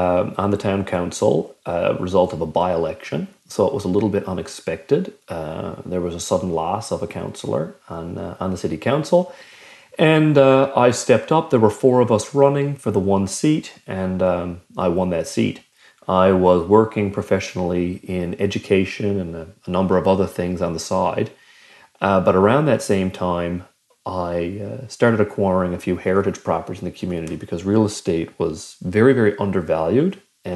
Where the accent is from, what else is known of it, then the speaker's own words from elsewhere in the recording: Bonavista, Newfoundland and Labrador, Canada; Moving back to my hometown, I always planned on it. And I always felt that Bonavista had quite a bit of potential. But while I was growing up there, especially junior high school years